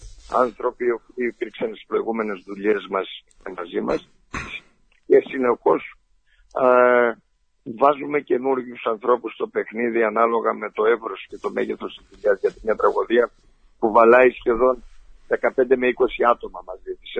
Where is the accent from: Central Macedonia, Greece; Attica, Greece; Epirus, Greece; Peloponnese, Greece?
Epirus, Greece; Και στη δικιά μου, και στην Ήπειρο.